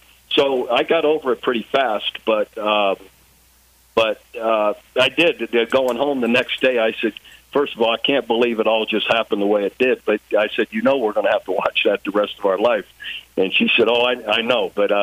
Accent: Youngstown, Ohio, United States; my path from growing up in Youngstown, Ohio, to going to school at Iowa and you know, and then becoming a coach.

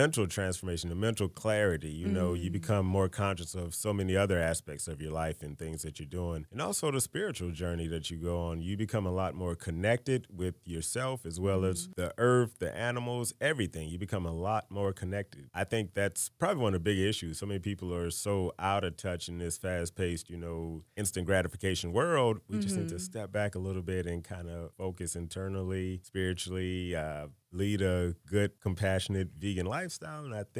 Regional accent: East St. Louis, Illinois, United States; So originally, you know, I'm from East St. Louis, Illinois. I'm a Midwestern meat and potato kind of guy, you know, my whole life. I moved out here to AZ in mid-2000, so it was 2005

